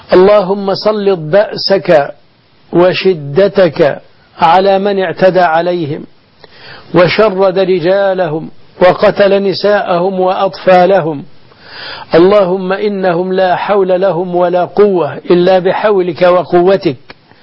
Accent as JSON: {"language": "Arabic", "country": "Egypt", "said": "اللهم احفظ بلدنا مصر، احفظ أمنها"}